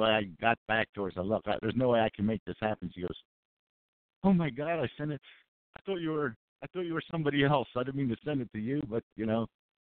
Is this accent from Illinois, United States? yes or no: no; New Jersey, United States; And I'm from New Jersey, so, you know, it's kind of like, you know